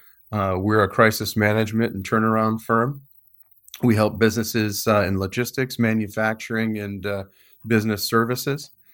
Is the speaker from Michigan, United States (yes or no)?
yes; Adrian, Michigan, United States; I grew up in a little town, Adrian, Michigan.